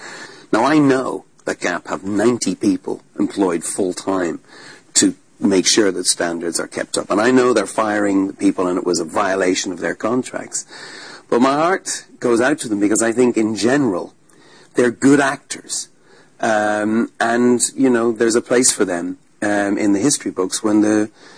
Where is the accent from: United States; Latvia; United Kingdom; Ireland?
Ireland; as an Irish man who's seen troubles in Northern Ireland and seen, you know, what can happen